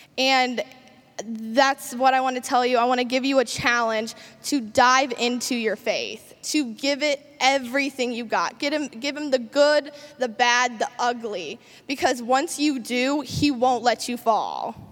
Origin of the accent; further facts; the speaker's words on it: Champaign, Illinois, United States; I am 18 years old and I am from Champaign, Illinois.